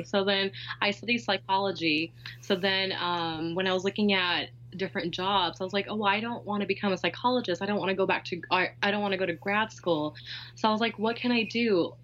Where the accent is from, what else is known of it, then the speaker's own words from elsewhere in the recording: California, United States; So I've always lived in California.